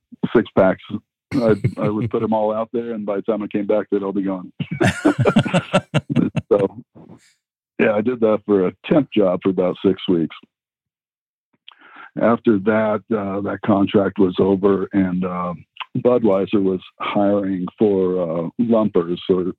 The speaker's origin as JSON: {"language": "English", "town": "Colorado Springs", "region": "Colorado", "country": "United States", "tie": "born or raised there", "also_born_or_lived": "Brooklyn", "said": "So I'm 48. I've grew up in Colorado my whole life. I was born in Brooklyn. My dad was in the Coast Guard. Then we moved to Colorado Springs"}